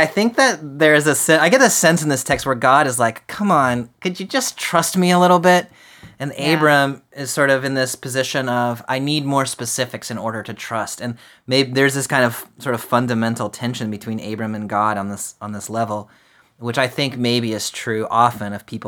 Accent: South Carolina, United States; Like, I'm from South Carolina, and so the only way I really use reckon is when somebody says, do you want to do this?

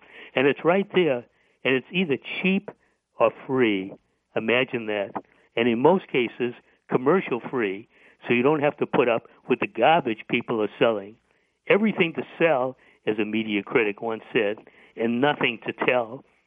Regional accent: Boston, Massachusetts, United States; I grew up in Boston

